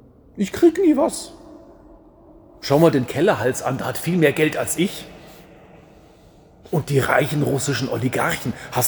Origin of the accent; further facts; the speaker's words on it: Bavaria, Germany; Wir sind hier in Oberbayern. Ich komme aus Franken.